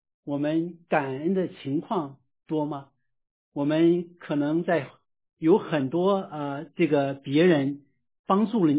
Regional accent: Yantai, Shandong, China; 我回顾了在我的家乡烟台

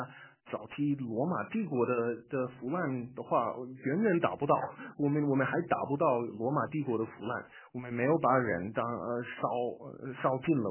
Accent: China; 我们现在就是寄居的，我们现在就是拿着一个签证。我在国内长大的时候

